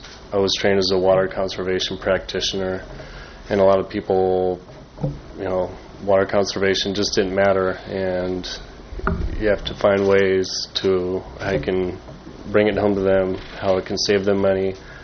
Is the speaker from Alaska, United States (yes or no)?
no; California, United States; Well, I grew up on the Central Coast. I've lived here almost my entire life.